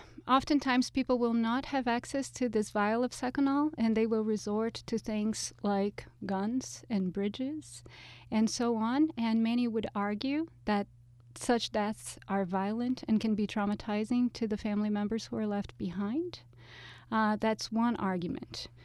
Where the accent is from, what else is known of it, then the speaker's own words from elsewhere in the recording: Brazil; We were chatting a little bit earlier about where I come from. I come from Brazil, which is the largest Catholic population in the world.